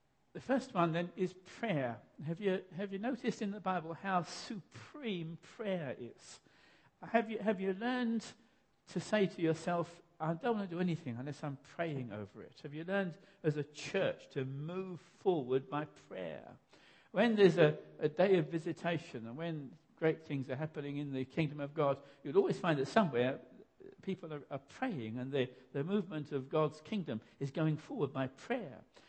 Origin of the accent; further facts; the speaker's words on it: Kenya; I come from Kenya. As you know, I'm a Kenyan.